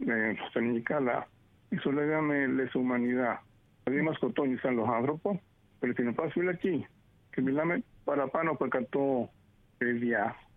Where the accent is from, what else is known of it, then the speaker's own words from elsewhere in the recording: Greece; now in Venezuela; Ναι. Μεγάλωσα στην Ελλάδα. Πατέρας μου ήταν Έλληνας, πήρα την επικότητα.